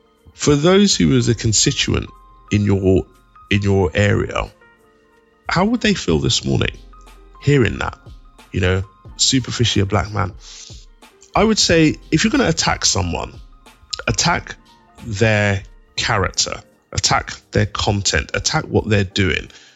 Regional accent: London, United Kingdom; I grew up in East London. You know, both my parents, raised by both of my parents. My dad was civil servant for the Nigerian government.

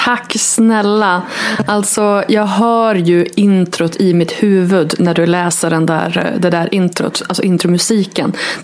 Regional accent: Örnsköldsvik, Västernorrland County, Sweden; also born or lived in Stockholm; när jag flyttade hem så hade jag bott i Stockholm i 12 år och bott borta från min hemstad då, Örnsköldsvik, i 17 år.

